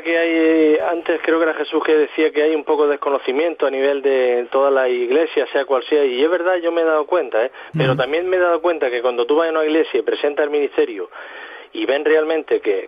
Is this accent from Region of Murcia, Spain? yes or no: yes; Cartagena, Region of Murcia, Spain; moved away as an adult; now in Málaga, Spain; Soy natural de Cartagena, pero llevo en Málaga muchos años